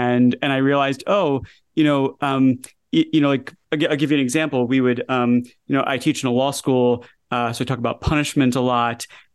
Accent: Atlanta, Georgia, United States; I'm a Georgia fan. So. I grew up in Atlanta. I went to the University of Georgia.

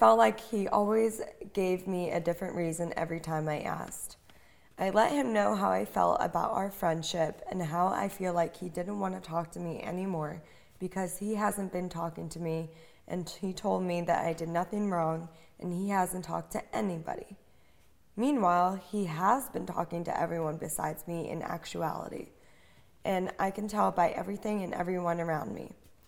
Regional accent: New York, United States; from New York.

